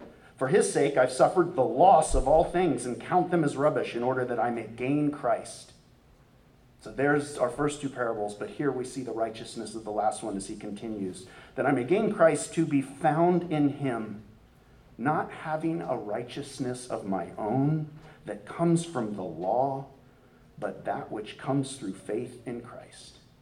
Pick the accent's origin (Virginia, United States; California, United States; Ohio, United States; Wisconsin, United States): Virginia, United States; Crozet; come on, we come from Crozet. We're in the mountains.